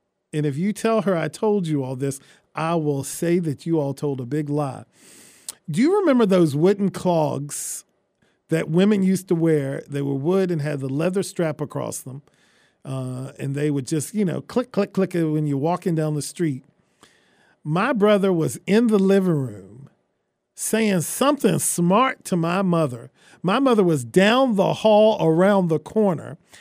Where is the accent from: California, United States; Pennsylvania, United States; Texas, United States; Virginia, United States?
Virginia, United States; I'm from Virginia.